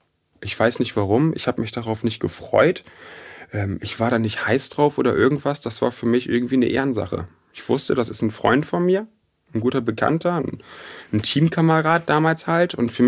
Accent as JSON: {"language": "German", "town": "Bad Zwischenahn", "region": "Lower Saxony", "country": "Germany", "said": "Das war aus Bad Zwischenahn. Das ist in der Nähe von Oldenburg. Das nächste wiederum ist Bremen, also so ein bisschen oben an die Nordseeküste, so Richtung Jadebusen da oben so ungefähr."}